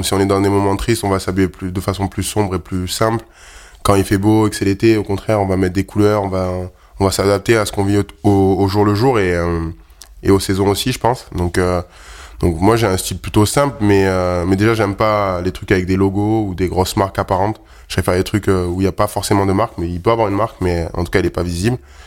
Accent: South, France; c'est plutôt dans le sud. C'est vrai que le football prime, surtout là d'où je viens. Il y a beaucoup plus de clubs de foot que de rugby.

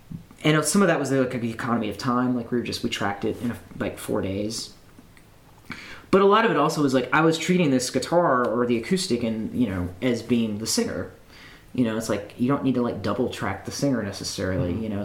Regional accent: Nashville, Tennessee, United States; and also growing up in Nashville, it's a pretty peculiar thing

